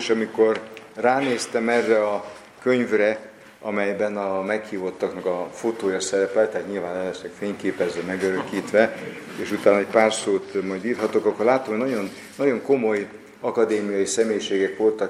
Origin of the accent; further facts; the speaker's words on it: Miskolc, Borsod-Abaúj-Zemplén, Hungary; hiszen miskolci vagyok ott az egyetem